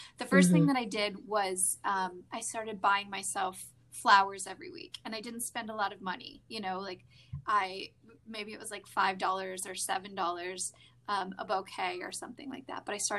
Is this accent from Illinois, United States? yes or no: yes; Chicago, Illinois, United States; It was almost very southern, even though I grew up in the Chicago area